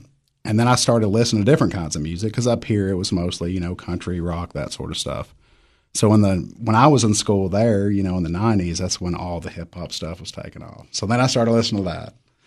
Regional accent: Silver Point, Tennessee, United States; also born or lived in Nashville; So I grew up in Silver Point, Tennessee, the metropolis down there below Baxter.

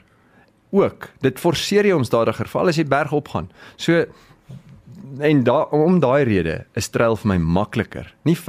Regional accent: Free State, South Africa; kom ons hardloop deur die Vrystaat. My tuisdorp is daar

